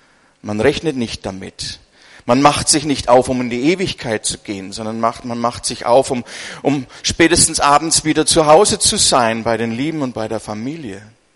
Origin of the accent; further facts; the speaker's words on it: Bavaria, Germany; ein junger Mann, der kommt aus der Gegend, wo ich herkomme, aus Unterfranken.